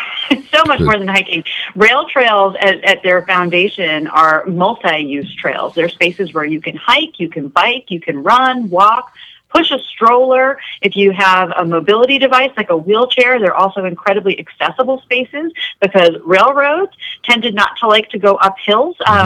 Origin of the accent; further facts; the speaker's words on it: Chelmsford, Massachusetts, United States; It's actually my hometown. I'm originally from Chelmsford, Massachusetts. And so I grew up in the 90s